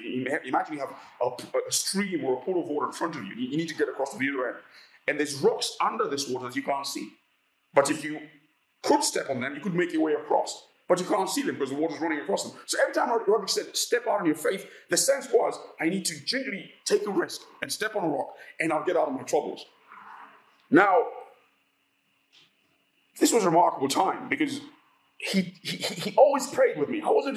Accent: Uganda; I come from Uganda

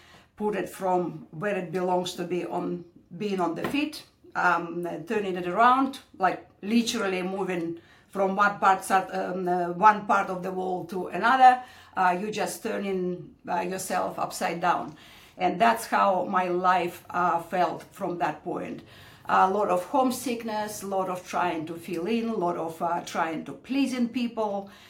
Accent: Russia; English is a second language; moved away as an adult; now in Australia; Originally, I came from Russia.

